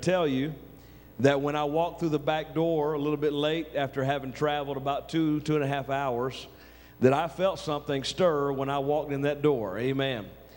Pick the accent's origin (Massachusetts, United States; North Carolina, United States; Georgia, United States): North Carolina, United States; I'm from North Carolina, but I'm not in North Carolina tonight.